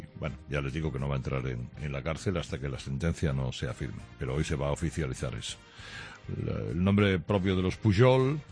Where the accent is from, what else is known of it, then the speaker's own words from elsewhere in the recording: Mataró, Catalonia, Spain; o al menos yo así cuando era chico, allí en Mataró.